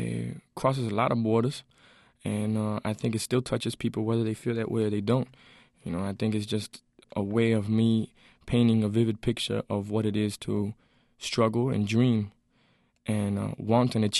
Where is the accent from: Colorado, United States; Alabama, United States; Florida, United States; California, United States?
Florida, United States; Miami; I come from Miami. And anybody that's been to Miami knows that, you know, you go to the clubs and it's not just the video.